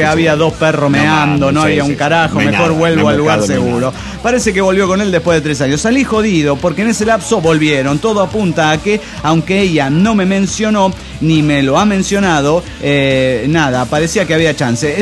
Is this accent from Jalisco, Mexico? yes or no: no; Coatzacoalcos, Veracruz, Mexico; de Coatzacoacos.